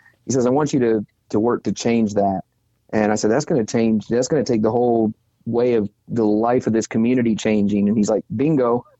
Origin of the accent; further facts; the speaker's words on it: Michigan, United States; born there; also born or lived in Nashville, Tennessee; So I was born in Michigan, lived in Nashville, Tennessee for 11 years.